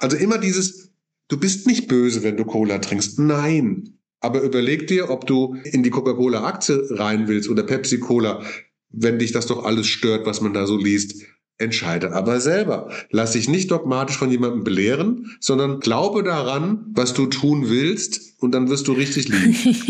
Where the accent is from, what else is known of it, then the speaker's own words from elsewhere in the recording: Königswinter, North Rhine-Westphalia, Germany; ich komme ja aus Königswinter und hier in Bonn, in NRW, Nordrhein-Westfalen